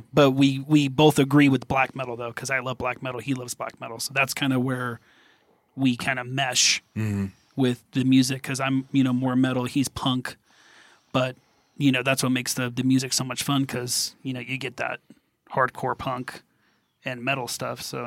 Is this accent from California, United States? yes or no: yes; San Francisco, California, United States; I'm from the Bay Area originally, so I grew up in Frisco